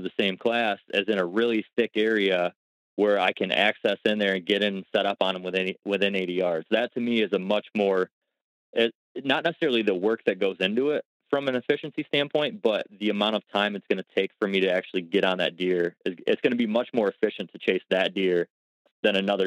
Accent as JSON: {"language": "English", "region": "Ohio", "country": "United States", "said": "in my home state, at least in Ohio, I want to have my target buck completely figured out"}